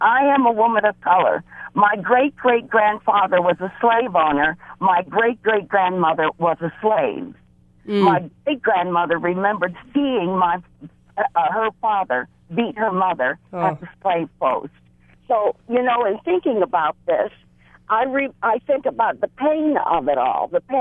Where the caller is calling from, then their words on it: Kapaa, Hawaii, United States; Aloha. I'm calling from Kapaa on Kauai.